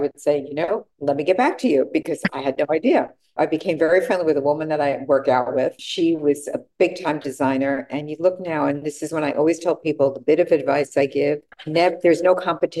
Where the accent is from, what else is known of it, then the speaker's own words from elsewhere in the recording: New York, United States; Born and bred in New York. So, you know, we're not known for our patience.